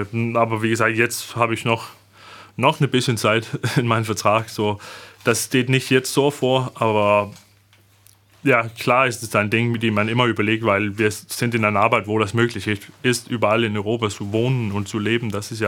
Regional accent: Denmark; German is a second language; now in Flensburg, Germany; Also das ist der beste Stelle, wo mit als Däne, mit Familie, das kann ich mir nicht besser vorstellen, in Deutschland zumindest.

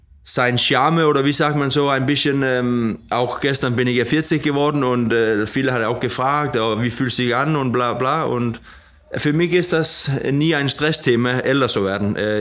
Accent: Odder, Central Denmark Region, Denmark; German is a second language; now in Germany; aber ich hatte schon ein paar mit meiner Familie in Odder, wo ich herkomme. Da war oft ein Konzert auf dem Fußballplatz da, auch mit bekannten dänischen Namen.

